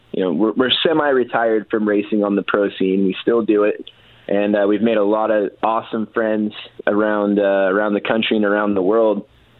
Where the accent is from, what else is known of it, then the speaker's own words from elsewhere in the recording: Yoncalla, Oregon, United States; We grew up here in Douglas County, down here in Yonkawa